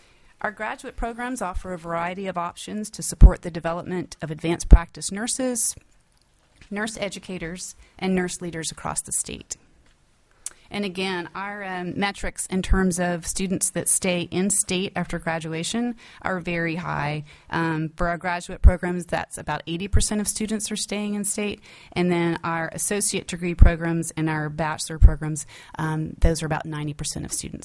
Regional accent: Louisiana, United States; moved away as an adult; I am a transplant from Louisiana, but my family and I have lived here for about 18 years.

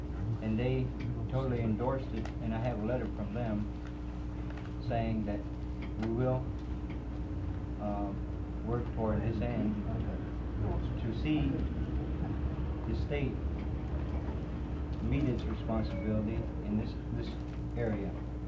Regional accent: Eagle River, Alaska, United States; I live in an urban area. I'm from Eagle River.

